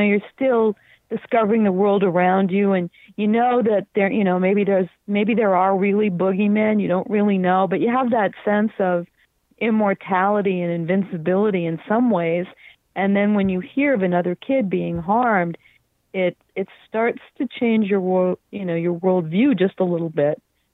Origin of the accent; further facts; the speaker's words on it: Chicago, Illinois, United States; now in Los Angeles, United States; I'm from Chicago originally, so maybe that has something to do with it.